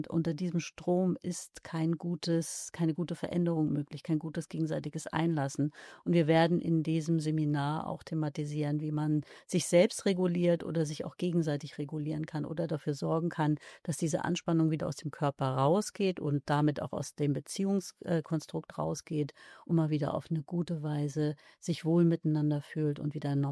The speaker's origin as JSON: {"language": "German", "region": "Northern Germany", "country": "Germany", "said": "Was mir als Norddeutsche hier und da auch mal ganz sehr entgegenkommt"}